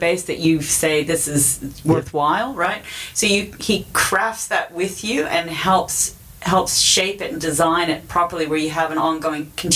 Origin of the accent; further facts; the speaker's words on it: California, United States; I'm from California.